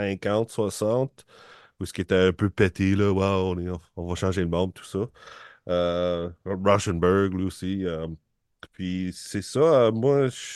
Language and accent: French; Ontario, Canada; Puis en plus, je suis franco-ontarien, en plus de ça.